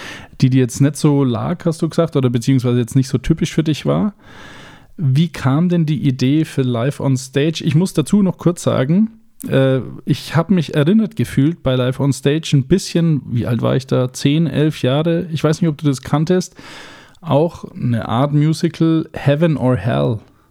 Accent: Bavaria, Germany; Als Franke kann man das ein bisschen.

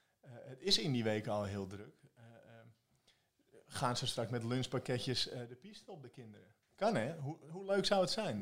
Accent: Netherlands; zo nuchter als wij zijn als Hollanders

